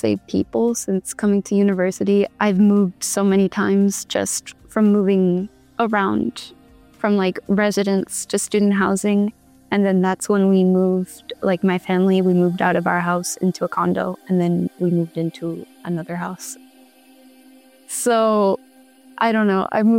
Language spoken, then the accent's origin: English; Toronto, Ontario, Canada; My parents are Cuban, but I was born in Toronto. We moved from downtown Toronto to like the suburbs. So I mostly grew up in the suburbs.